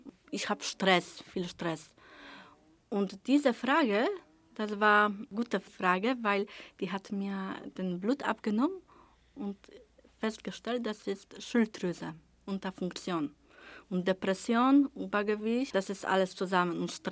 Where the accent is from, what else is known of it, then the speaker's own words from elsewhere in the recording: Poland; ich bin aus Polen. Ich bin 34 Jahre alt.